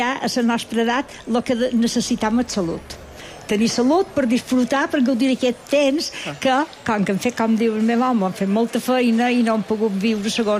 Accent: Binissalem, Balearic Islands, Spain; now in Inca, Spain; vaig estar uns anys fins que me vaig casar visquent a Binissalem, des que tenia 4 anys. O sigui, ara ja som d'Inca. I visc a Camp Blancos

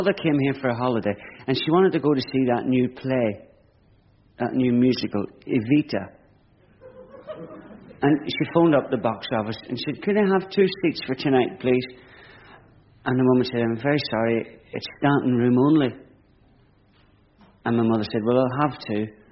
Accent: Ireland; Any Irish people here tonight? Yes? God love you. There's very few of us left. Don't be worried about being Irish.

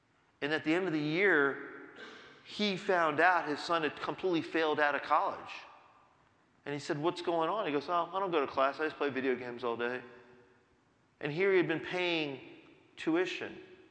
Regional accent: India; for example, I'm Indian, the Indian community, it's not a problem. You know, our marriages are good in the Indian community.

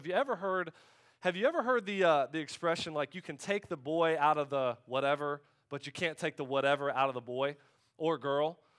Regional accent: Middleburg, Florida, United States; So I grew up in Middleburg, Florida, the birthplace

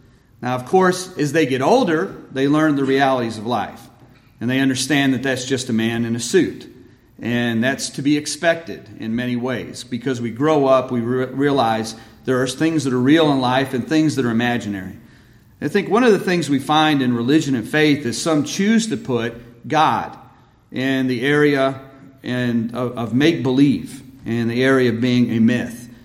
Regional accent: Michigan, United States; I grew up in Michigan.

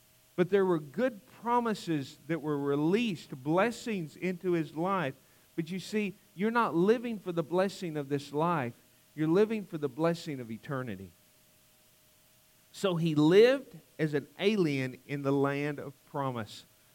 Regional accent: the South, United States; Tried to explain to them that I was from the South. But they didn't understand that. I was just the Yank.

